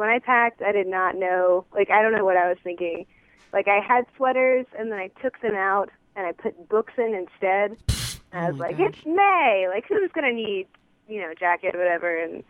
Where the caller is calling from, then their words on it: New York City, New York, United States; I am calling from New York City.